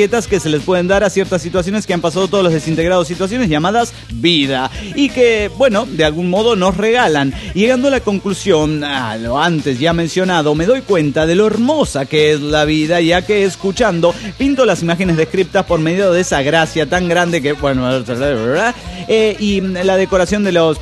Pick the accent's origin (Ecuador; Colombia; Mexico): Mexico; Morelia, Michoacán; de Morelia, Michoacán.